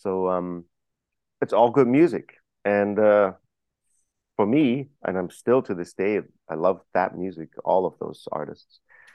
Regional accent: Germany; At the time when I was growing up in Germany

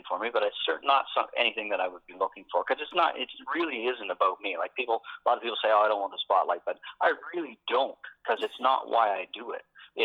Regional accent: Sackville, Nova Scotia, Canada; Born and raised in Sackville here, just in Middle Sackville, out by Silver Lake.

